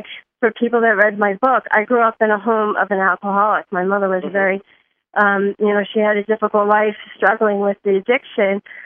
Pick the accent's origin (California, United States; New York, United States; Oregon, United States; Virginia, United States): New York, United States; accent: New York; so here I am from New York, and I'm, I guess, a typical New Yorker. I talk with my hands. I have gestures. I have an accent.